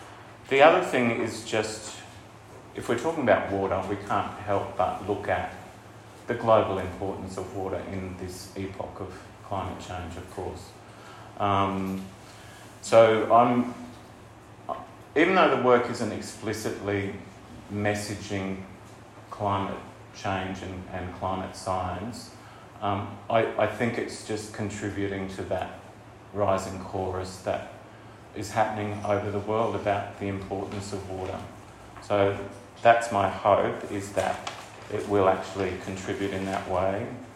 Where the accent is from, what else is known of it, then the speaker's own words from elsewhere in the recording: Lismore, New South Wales, Australia; born there; is actually the Richmond River, which I was born in Lismore.